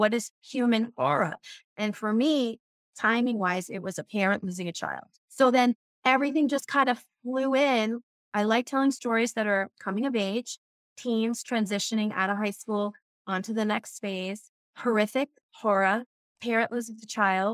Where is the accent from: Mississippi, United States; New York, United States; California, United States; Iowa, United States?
New York, United States; Bronx; also born or lived in Long Island; I'm from the Bronx. I'm actually from Castle Hill Avenue, which is … 's block, the projects.